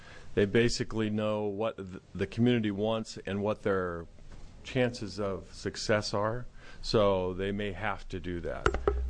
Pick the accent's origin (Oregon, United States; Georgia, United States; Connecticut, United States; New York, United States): Oregon, United States; Baker City; So it's difficult on rural Oregon, and I don't know what the solution is. I grew up in Baker, and it's a long ways from the valley, and it's a long ways from the valley.